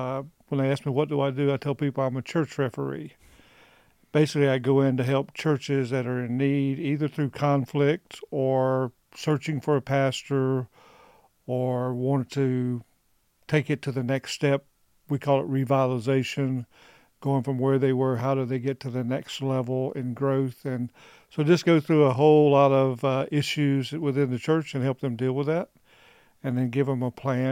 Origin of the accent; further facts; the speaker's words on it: South Carolina, United States; also born or lived in South Dakota; I grew up in South Carolina. We were looking for that next location, and back in the old days, we had real maps, not a phone, and so I flipped the page, and the next page, it was South Dakota.